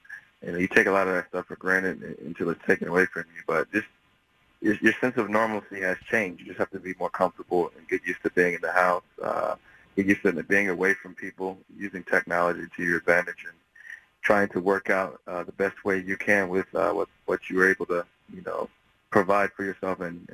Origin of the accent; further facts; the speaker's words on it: Canton, Ohio, United States; But really near and dear to me is my hometown, Canton, Ohio, so I want to make sure I helped out as much as I can from a food and financial standpoint.